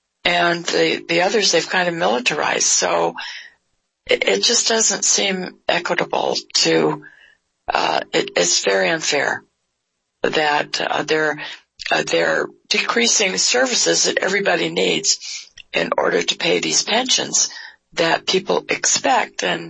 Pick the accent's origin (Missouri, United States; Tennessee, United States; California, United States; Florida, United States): California, United States; I grew up in California. But would I want to return? Nope.